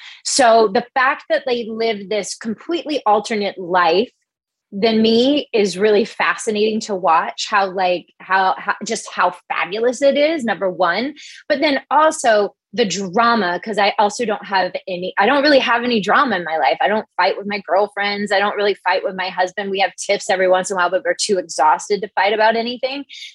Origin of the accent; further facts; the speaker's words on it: the South, United States; It's like in me since birth. I'm from the South.